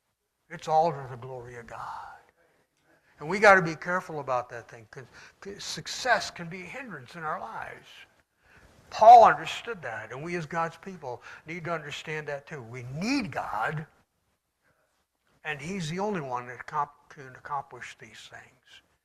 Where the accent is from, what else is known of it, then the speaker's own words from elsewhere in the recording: Owego, New York, United States; And like I say, I grew up in Owego, New York, if any even know where that is.